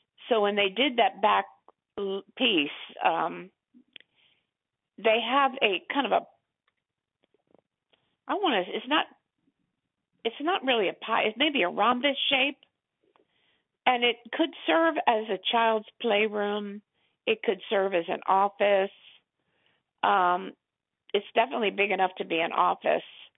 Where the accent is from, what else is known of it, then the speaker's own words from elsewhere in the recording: Florida, United States; I'm from Florida. I never lived in Virginia.